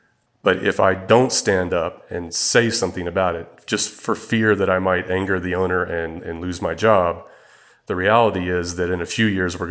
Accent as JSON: {"language": "English", "region": "Arkansas", "country": "United States", "tie": "born or raised there", "said": "But I look at my hometown paper in Arkansas. It's locally owned."}